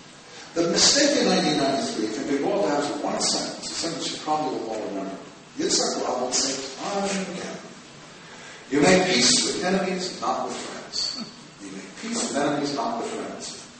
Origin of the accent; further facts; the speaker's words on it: United States; I experienced this personally as an American in 1975 when my country gave up.